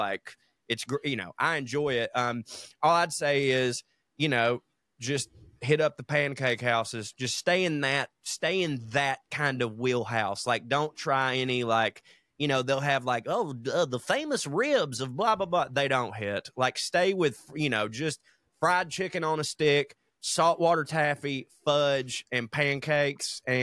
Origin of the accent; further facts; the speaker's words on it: New Orleans, Louisiana, United States; I'm a chef from New Orleans, so we love eating and drinking.